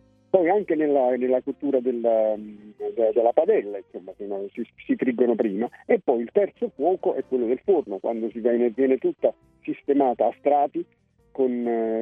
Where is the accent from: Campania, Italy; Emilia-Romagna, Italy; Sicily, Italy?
Campania, Italy; Naples; Io sono napoletano a trazione integrale